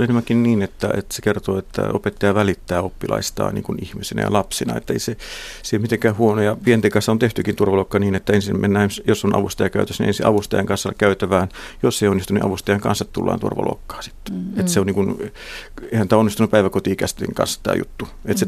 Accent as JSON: {"language": "Finnish", "region": "Savonia", "country": "Finland", "said": "Ehkä johtuen mäkin olen Savosta, niin mä pystyn hyvin jotenkin eläytymään siihen."}